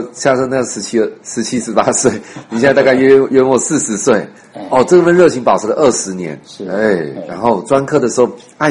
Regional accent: Taoyuan, Taiwan; 我也是桃园人。在观音做工程师，

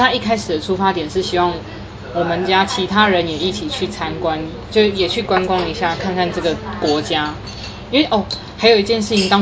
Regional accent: United States; 那像我就是美国人，我什么我要待哪我都可以，因为我是美国人

